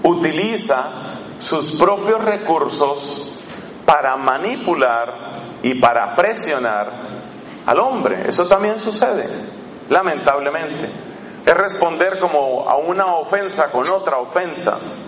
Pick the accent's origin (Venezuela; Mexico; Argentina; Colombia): Colombia; esas cosas pasan también en mi país, en Colombia.